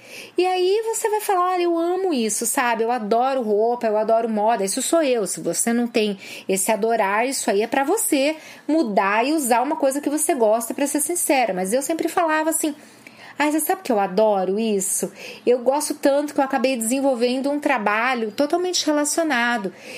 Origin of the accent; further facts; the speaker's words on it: Paraná, Brazil; eu não moro aqui há muito tempo, não. Eu sou do Paraná.